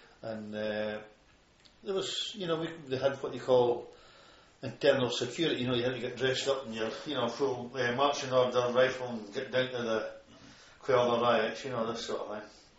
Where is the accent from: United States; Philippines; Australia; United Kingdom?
United Kingdom; Perth, Scotland; born there; I was born in Perth.